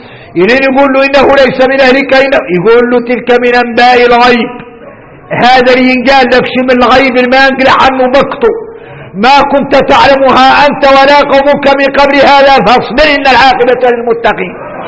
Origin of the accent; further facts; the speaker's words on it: Mauritania; احنا موريتاني